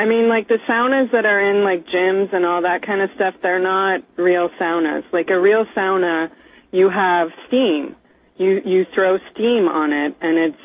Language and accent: English; Minnesota, United States; also born or lived in Los Angeles / Miami; Yeah, but I'm from Minnesota.